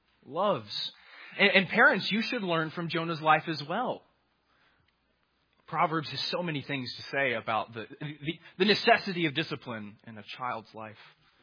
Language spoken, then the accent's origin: English; Charleston, South Carolina, United States; I grew up in Charleston, and I came to Anderson for school.